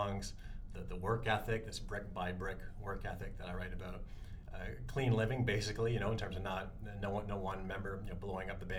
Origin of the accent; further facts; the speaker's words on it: London, Ontario, Canada; I saw them in concert a year ago in London, Ontario, my hometown, and yours.